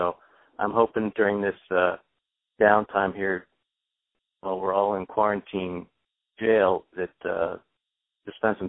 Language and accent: English; New Jersey, United States; Well, I grew up in South Jersey.